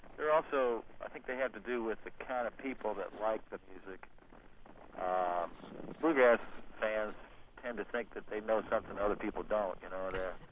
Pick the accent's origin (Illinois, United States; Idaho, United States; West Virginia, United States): West Virginia, United States; Wheeling; also born or lived in Colorado; I'm originally from West Virginia, Wheeling